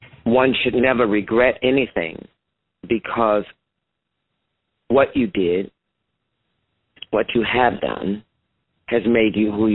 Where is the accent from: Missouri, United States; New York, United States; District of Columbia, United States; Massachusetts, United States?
Missouri, United States; St. Louis; I was so clear on who she was, because I'm from St. Louis, you know.